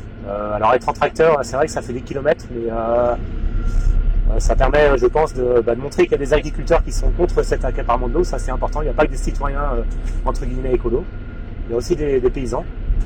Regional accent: Pays de la Loire, France; Moi je viens du Maine-et-Loire, je suis éleveur en Maine-et-Loire.

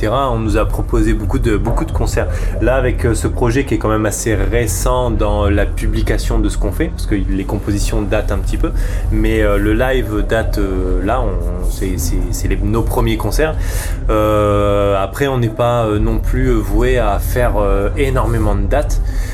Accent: Grand Est, France; nous on vient des Ardennes

